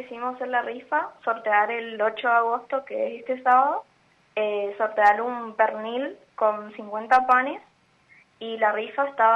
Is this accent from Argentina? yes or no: yes; Posadas, Misiones, Argentina; Sí, somos de Posadas las dos.